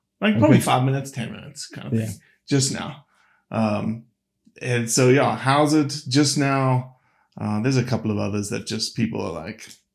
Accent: South Africa; moved away as an adult; now in United States; Yeah, so I'm from South Africa originally, came to the States in 2003, came to do a PhD. When you grow up in South Africa

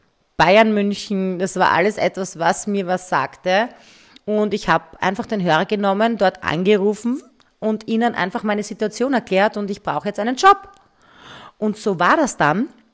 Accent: Graz, Styria, Austria; also born or lived in Munich; Ich war dann ein Jahr in München und bin dann nach Graz zurück für einen Abend, um fortzugehen und habe mich dann in der Steiermark, in meiner Heimatstadt, verliebt. Und Hals über Kopf habe ich meine Zelte abgebaut in München und bin dann wieder in die Steiermark zurück.

